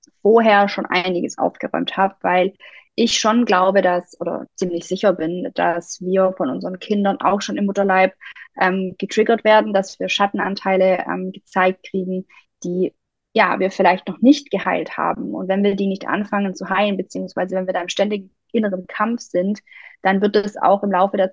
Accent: Baden-Württemberg, Germany; Ich komme aus dem Schwabenländle, also relativ weit im Süden.

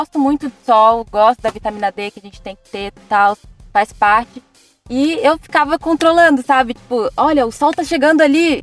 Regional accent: São Paulo, Brazil; also born or lived in Pernambuco; Eu saí de Pernambuco, eu sou pernambucana, saí de lá com 6 anos e fui pra São Paulo. Então, eu nem conheço onde eu nasci.

